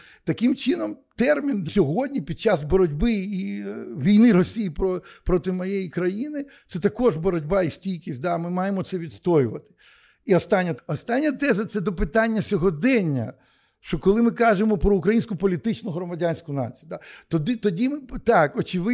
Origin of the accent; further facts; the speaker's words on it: Radomyshl, Zhytomyr Oblast, Ukraine; з Радомишля, з моєї малої батьківщини